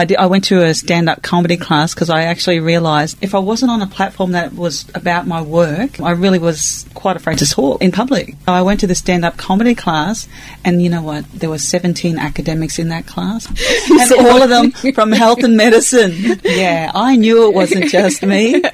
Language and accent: English; Thursday Island, Queensland, Australia; also born or lived in Port Douglas; I'm Aboriginal and Torres Strait. So I'm from Cape York and the Torres Strait. So I was born in Thursday Island. Uh-huh. We didn't move to the mainland completely till I was probably about six. We lived near Port Douglas.